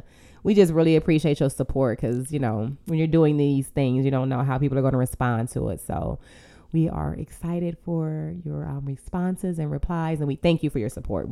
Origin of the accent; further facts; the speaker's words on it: Texas, United States; I'm from Texas, you know.